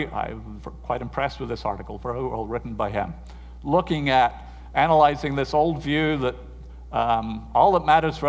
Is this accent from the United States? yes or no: no; United Kingdom; Now, since I'm British, I grew up in British schools